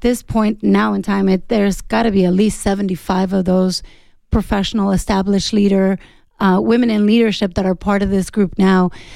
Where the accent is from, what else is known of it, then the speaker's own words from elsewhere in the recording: Mexico; now in Tucson, United States; So I came from Mexico. I came to school here. I fell in love with Tucson.